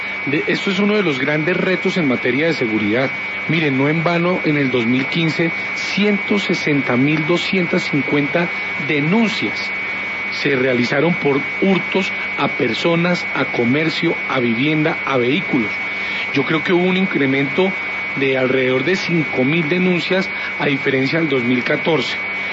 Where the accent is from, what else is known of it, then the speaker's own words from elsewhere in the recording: Garzón, Huila, Colombia; Yo soy oriundo de Garzón Huila, y mi pueblo me va a hacer un reconocimiento